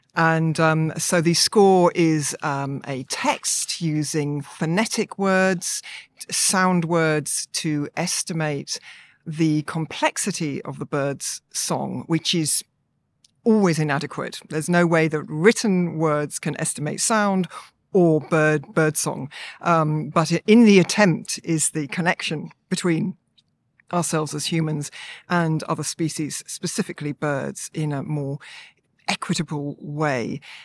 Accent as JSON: {"language": "English", "country": "United Kingdom", "lives_now": "Melbourne, Australia", "said": "I am a British artist. I've spent many years living in Australia, in Naarm, Melbourne, which is the indigenous name for Melbourne in the language of the Wurundjeri people."}